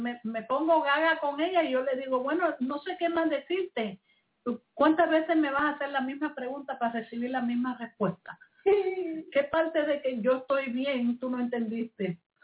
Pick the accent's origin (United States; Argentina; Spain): United States; New York; Yo soy de Nueva York. Yo soy bien pragmática.